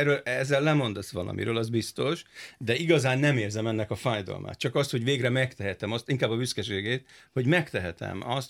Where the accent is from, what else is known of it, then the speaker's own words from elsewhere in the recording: Budapest, Hungary; így nőttem fel itt Óbudán